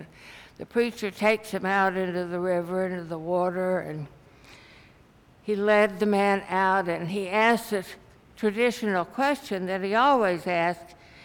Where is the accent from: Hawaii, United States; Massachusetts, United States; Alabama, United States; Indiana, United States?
Alabama, United States; Birmingham; particularly in Birmingham, my hometown